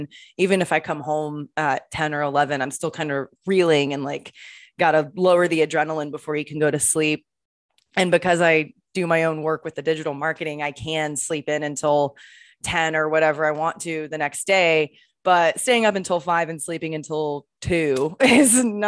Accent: Round Rock, Texas, United States; I'm from Round Rock, and like the church that I grew up going to and all that stuff, it was founded by all Scandinavian people.

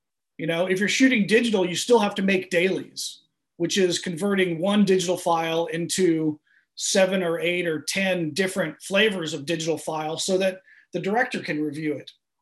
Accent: Florida, United States; Oh well, I grew up in Florida but escaped.

